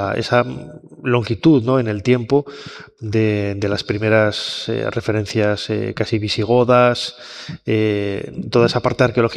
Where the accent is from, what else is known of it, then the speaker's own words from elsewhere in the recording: León, Castile and León, Spain; born there; also born or lived in Valladolid; yo aunque nací en León, viví muchos años en Valladolid